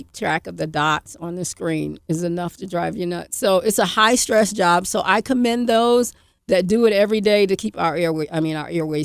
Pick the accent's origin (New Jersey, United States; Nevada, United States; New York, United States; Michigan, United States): New Jersey, United States; Newark; I went in 1980 to get out of the situation I was in growing up in Newark, New Jersey.